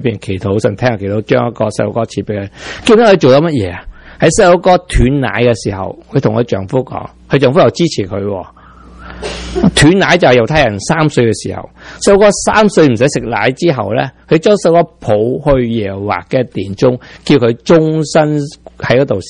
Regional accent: Hong Kong; 但系我哋香港人，一个咩啊？叫两个苗，三个吃不消，四个断担跳，五个就呱呱叫。

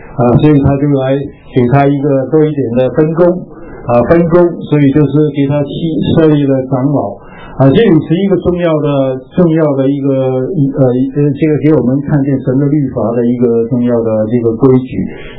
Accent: China; 然后就是我们中国人就是很晚才有这样的

